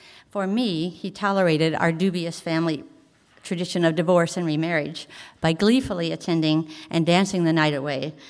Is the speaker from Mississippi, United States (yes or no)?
yes; Jackson, Mississippi, United States; as a child growing up in Jackson, Mississippi, my favorite movie was Gigi